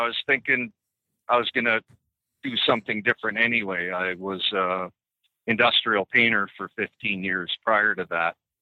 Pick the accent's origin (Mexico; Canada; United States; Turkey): Canada; being Canadian